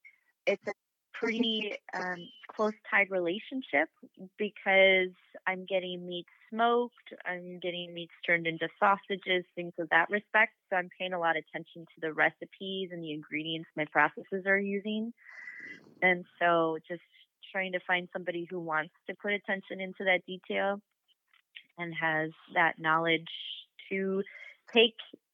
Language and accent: English; Minnesota, United States; No, I grew up southwest of the Twin Cities in Minnesota